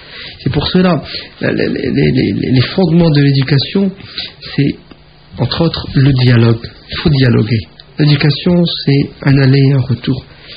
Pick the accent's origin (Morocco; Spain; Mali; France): France; on est né, on a grandi en France, on est allé à l'école, on a vu le Papa Noël, on a fêté Noël. On est toujours là, on est toujours vivant, on est musulmans.